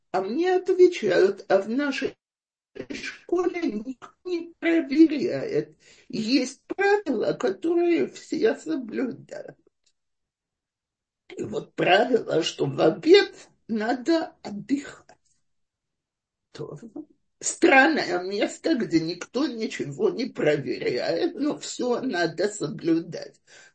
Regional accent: Russia; now in Israel; Я оказалась единственная из России в школе, в которой было 300 израильтянок.

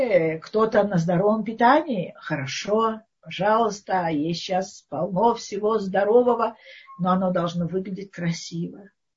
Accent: Moscow, Russia; мы же из Москвы, из России, мы не, так сказать, горские евреи

